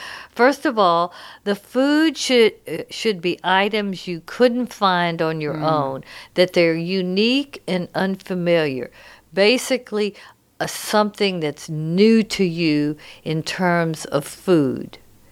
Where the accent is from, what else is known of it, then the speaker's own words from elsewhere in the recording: United States; You know, I'm from America, so I have to have it in English.